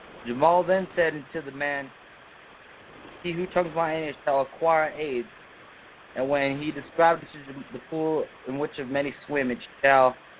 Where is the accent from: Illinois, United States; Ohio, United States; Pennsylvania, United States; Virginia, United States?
Illinois, United States; Chicago; Oh no, I'm actually out in Colorado right now, but I'm from Chicago.